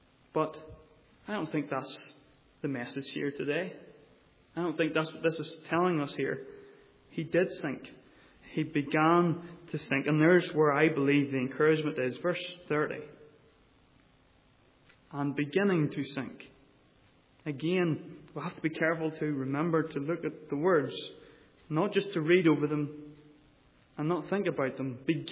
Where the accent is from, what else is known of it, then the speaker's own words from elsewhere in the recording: Northern Ireland, United Kingdom; And I grew up in the Mourne area around the harbours